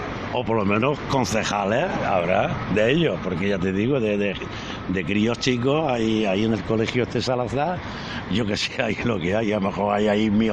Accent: Barcelona, Catalonia, Spain; moved away; Yo vine de Barcelona.

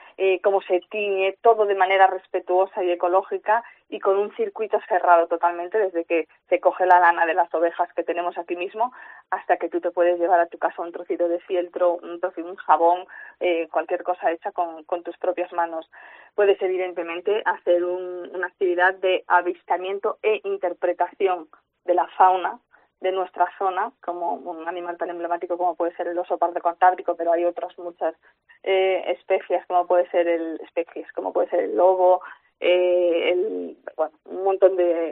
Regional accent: Fuentes del Narcea, Asturias, Spain; aquí en Fuentes del Narcea, que es de donde yo soy

